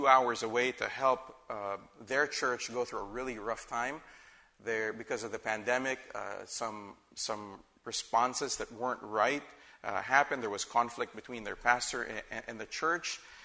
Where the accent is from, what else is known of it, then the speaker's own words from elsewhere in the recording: Philippines; because I'm a Filipino citizen and our three kids, because they have dual citizenship, they'll allow us to enter the country